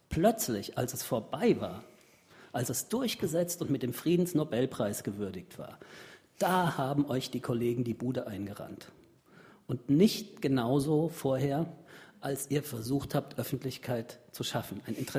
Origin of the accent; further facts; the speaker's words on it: Frankfurt, Hesse, Germany; in dem Sommer das Weite gesucht und Frankfurt, meine Heimat, wieder aufgesucht habe.